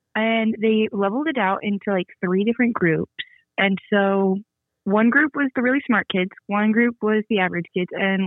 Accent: Omaha, Nebraska, United States; I'm from Omaha, Nebraska.

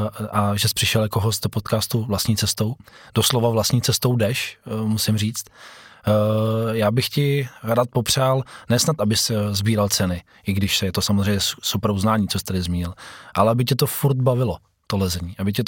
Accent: Pardubice, Pardubice Region, Czechia; Tak oni lezou, já jsem z Pardubic, oni lezou v Pardubicích, tak když přijedou do Prahy za tebou, tak

